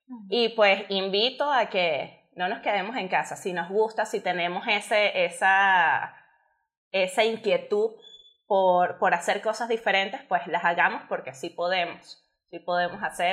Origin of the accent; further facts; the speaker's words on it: Venezuela; soy venezolana. Yo soy de la universidad, egresada de la Universidad de Carabobo de Venezuela